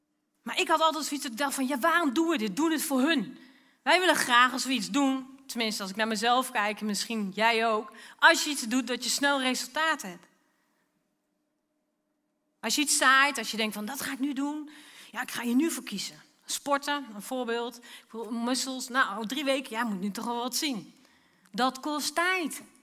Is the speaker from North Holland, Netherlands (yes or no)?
yes; Alkmaar, North Holland, Netherlands; now in Achterhoek, Netherlands; Ik zei vroeger altijd, ah, ja, maar ik kom uit Alkmaar. Ik ben geboren in Alkmaar, hoor.